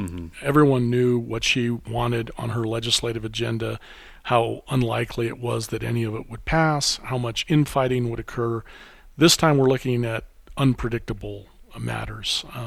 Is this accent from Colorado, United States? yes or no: yes; Colorado, United States; I grew up in Colorado. I have relatives there.